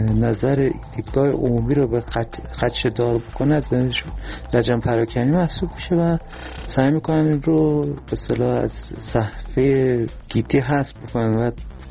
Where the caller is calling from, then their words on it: Tehran, Tehran Province, Iran; از تهران هستم، درود بر شما.